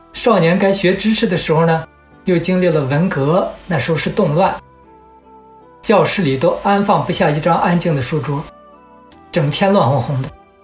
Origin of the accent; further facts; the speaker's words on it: Inner Mongolia, China; 我小的时候是在内蒙的农村，生在内蒙的农村。